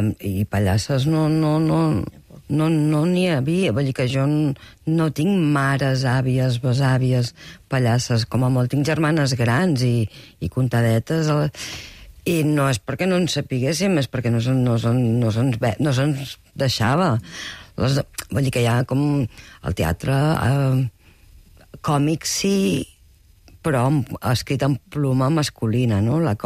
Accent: Valls, Catalonia, Spain; jo sóc de Valls

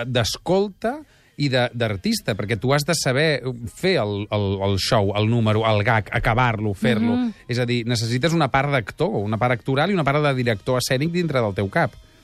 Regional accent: Barcelona, Catalonia, Spain; Jo soc molt de Barcelona

